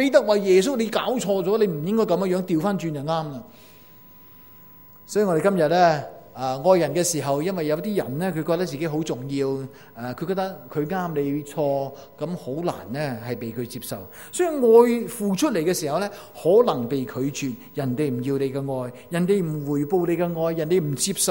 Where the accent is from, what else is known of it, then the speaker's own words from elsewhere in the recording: China; 常常 都看到为什么我们中国人这么贪污呢？